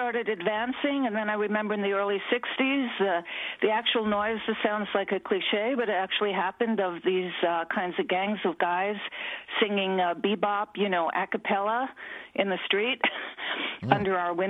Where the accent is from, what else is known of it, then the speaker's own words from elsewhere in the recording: New York, United States; now in Nyack, United States; I grew up in Washington Heights in the 1950s